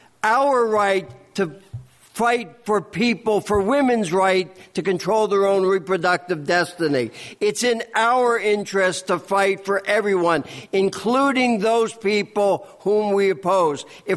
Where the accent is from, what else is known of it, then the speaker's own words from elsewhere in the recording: the South, United States; I came from the South. I was involved in some of the early sit-ins.